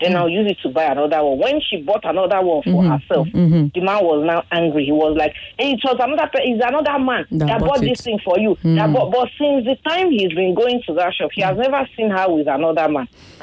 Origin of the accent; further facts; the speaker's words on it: Ikorodu, Lagos, Nigeria; from Ikorodu.